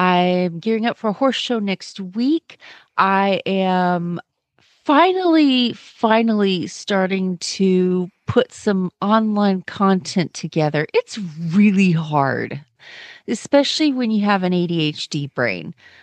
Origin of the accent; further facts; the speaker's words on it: Kemp, Texas, United States; from Kemp, Texas